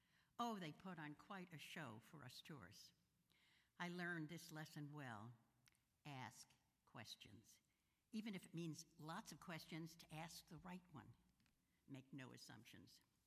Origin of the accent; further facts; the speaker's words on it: Brooklyn, New York, United States; I grew up in Brooklyn. What's a grinding mill?